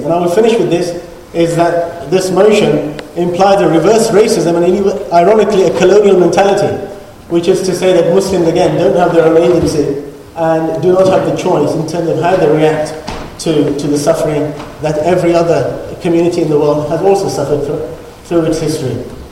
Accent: London, United Kingdom; I am a Western Muslim, I grew up in London

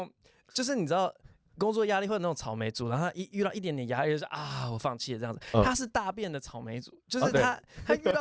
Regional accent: United States; 那个小时候在美国嘛，然后我们是一年级一个班，可是二三年级会分班

